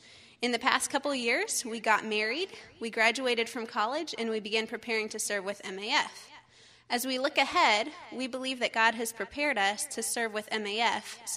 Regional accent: Seattle, Washington, United States; Though I grew up in Seattle, Africa has fascinated me since I was little.

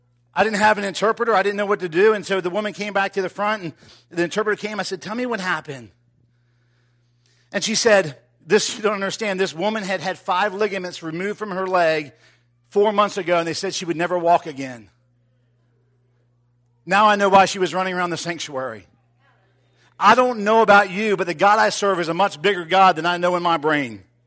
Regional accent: Ocean City, United States; I grew up in Ocean City. Anybody know about Ocean City? Great place to grow up

